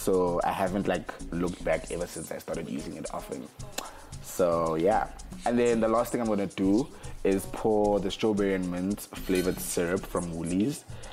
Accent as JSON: {"language": "English", "town": "Johannesburg", "region": "Gauteng", "country": "South Africa", "tie": "born or raised there", "said": "Obviously, I grew up in Joburg"}